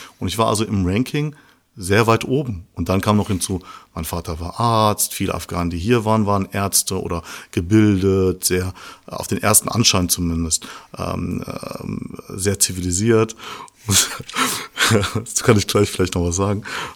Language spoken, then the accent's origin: German; Bochum, North Rhine-Westphalia, Germany; bin Afghaner. Das war, so bin ich aufgewachsen. Oder halt, ich bin Ausländer. Und ich bin 1980 geboren in Bochum. Ich bin in der Bochumer Hustadt halt auch groß geworden.